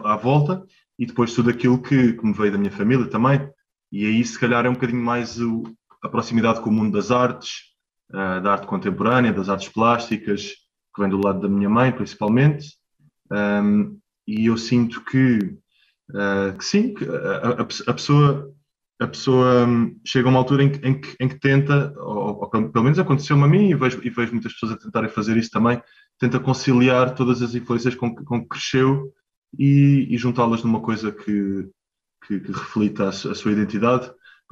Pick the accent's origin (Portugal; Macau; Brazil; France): Portugal; Lisbon; a zona onde eu cresci, tipo a Graça, ali entre a Graça e os Anjos, vês um bocadinho os componentes da minha música. Ou seja, tens o fado ali muito próximo, tens a cultura típica lisboeta